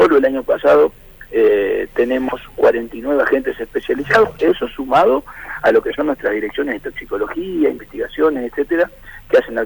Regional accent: Argentina

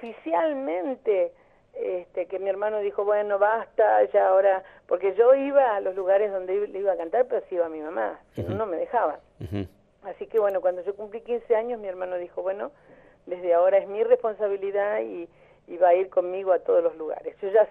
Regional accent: Patagonia, Argentina; orgullosamente patagónica y orgullosa de hacer los temas patagónicos

